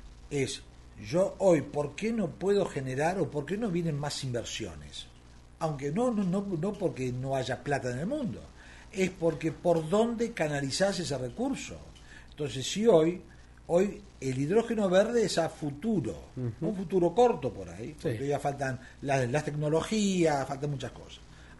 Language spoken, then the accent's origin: Spanish; Neuquén, Argentina; Hay muchas provincias que han logrado esa identidad, ¿sí? Es decir, yo soy neuquino.